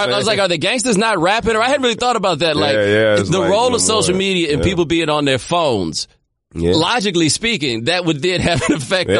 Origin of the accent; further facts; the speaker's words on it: Houston, Texas, United States; Cali's interesting because I'm from Texas. I'm from Houston.